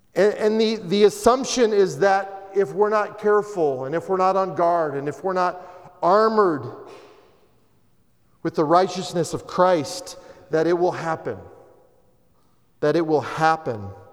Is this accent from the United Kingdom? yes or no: no; the South, United States; It reminds me a lot of my own life experience growing up in the South, working at a convent, in the kitchen specifically